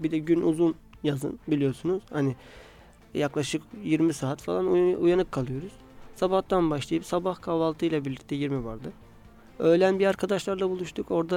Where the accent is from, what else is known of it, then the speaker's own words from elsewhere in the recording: Erzurum, Turkey; Abi dedi nerelisin dedi sen. Erzurumluyum dedim.